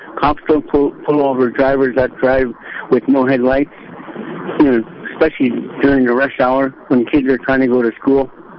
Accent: Bethel, United States; From beautiful downtown Bethel. That's my hometown, you know.

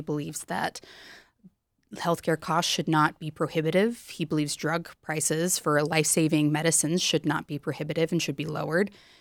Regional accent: Idaho, United States; They're all from Idaho. We're all from Idaho. We all know what's important to Idahoans, as we are Idahoans ourselves.

